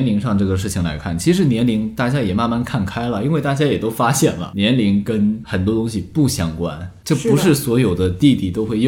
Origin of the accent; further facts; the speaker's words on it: China; 当然你说我们中国人传统留下来的习俗观念导致的我们这种观念还一直根深蒂固或者怎么样